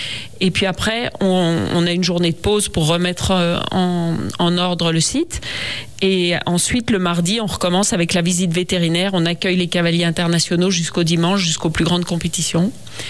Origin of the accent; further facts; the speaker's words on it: Megève, Auvergne-Rhône-Alpes, France; Bah parce que moi je suis de Megève et donc pour moi c'était une évidence de le faire ici